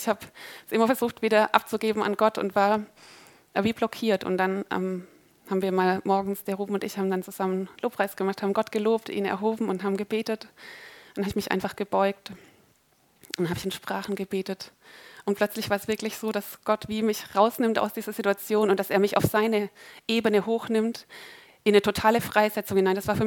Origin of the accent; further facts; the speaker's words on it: Baden-Württemberg, Germany; Ich komme aus dem Schwarzwald